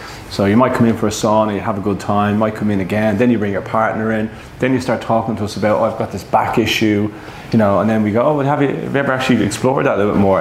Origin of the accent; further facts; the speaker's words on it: Dublin, Leinster, Ireland; moved away as an adult; now in Australia; Coming from Dublin, where I'm from